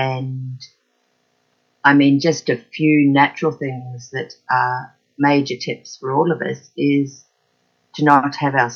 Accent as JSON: {"language": "English", "country": "Australia", "lives_now": "Auckland, New Zealand", "said": "I am Australian, and yeah, that's where my heart is really. But it's easy to live in Auckland, and it's a lovely place to be also."}